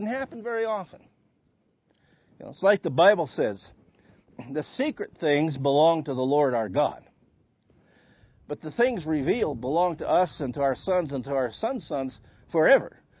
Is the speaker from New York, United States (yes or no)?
no; Montana, United States; growing up in Southwest Montana, and we're in the Butte area.